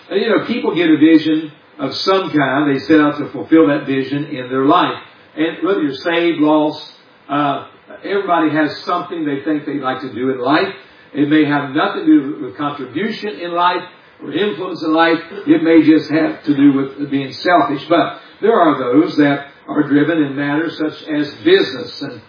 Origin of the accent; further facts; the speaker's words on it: West Virginia, United States; I'm from West Virginia. We follow both sides of Mason Dixon.